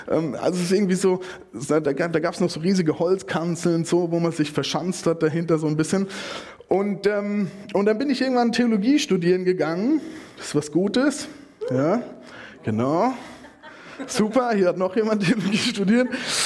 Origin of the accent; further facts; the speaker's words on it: Germany; ich als Deutsche habe so reagiert, wie man es immer in der Krise macht